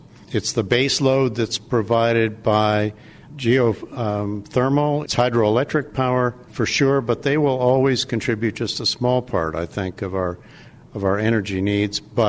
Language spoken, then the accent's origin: English; Pontiac, Michigan, United States; now in Washington, United States; I'm really pleased as a guy who was born in Pontiac and raised in early years in Michigan to say that Michigan